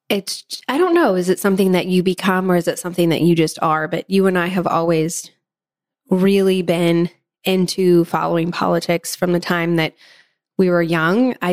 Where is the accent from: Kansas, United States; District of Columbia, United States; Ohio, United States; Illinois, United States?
Kansas, United States; And maybe it's because we're from Kansas.